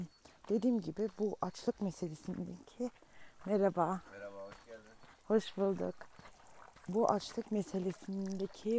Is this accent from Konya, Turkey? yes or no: no; Bolu, Turkey; Evet, şu an köyümüzdeyiz. Ben aslen Bolulu'yum. Bunu söylemiş miydim hatırlamıyorum ama Bolu'nun Göynük ilçesinin bir köyündeyiz. Ve çok küçük bir köy. Bu köyü şöyle düşünebilirsiniz. Ya belki 50 tane hane vardır. Bu 50 hanenin 30'u zaten akraba.